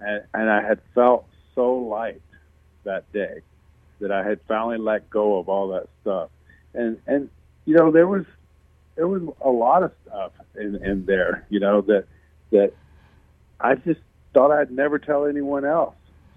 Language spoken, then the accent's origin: English; Memphis, Tennessee, United States; Being that I grew up and in Memphis. That's where I thought I would start. And immediately I bought a plane ticket, and I flew home to Memphis